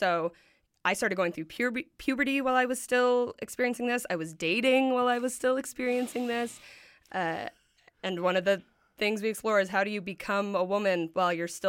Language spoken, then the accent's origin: English; Ottawa, Ontario, Canada; now in Toronto, Canada; I'm originally from Ottawa, Ontario